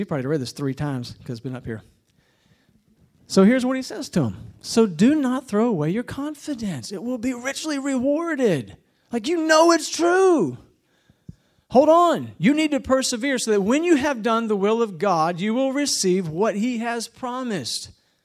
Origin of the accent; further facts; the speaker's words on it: United States; I won't speak to anywhere else in the world because I grew up in the United States